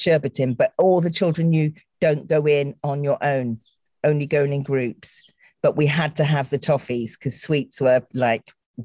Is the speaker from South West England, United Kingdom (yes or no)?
yes; South West England, United Kingdom; So I was growing up in the Cotswolds in the 1960s.